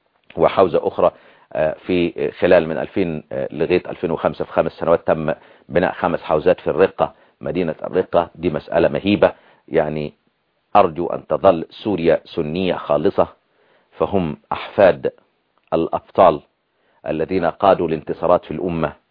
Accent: Upper Egypt, Egypt; عندنا في الصعيد

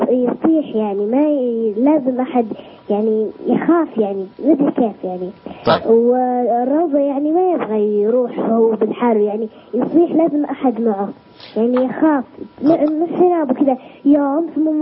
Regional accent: Al-Qassim, Saudi Arabia; معك أنا من القصيم

